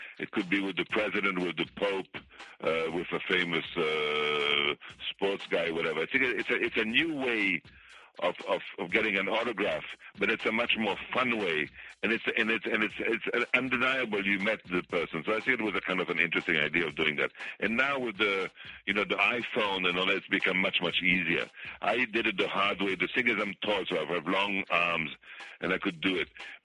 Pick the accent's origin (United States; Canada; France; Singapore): France; Paris, Île-de-France; I was born in Paris from Italian parents. I went to school in France.